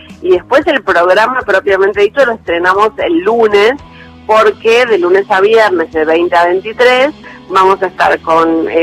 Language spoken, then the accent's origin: Spanish; Lomas de Zamora, Buenos Aires Province, Argentina; mis primeros recuerdos de la radio en mi casa, en la infancia, en Lomas, yo nací y crecí en Lomas de Zamora, la radio estaba prendida todo el día